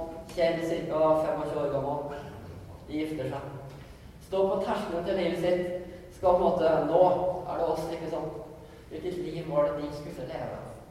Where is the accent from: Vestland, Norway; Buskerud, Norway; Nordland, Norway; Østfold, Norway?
Østfold, Norway; Gressvik; Jeg tenker når jeg vokste opp på Gressvik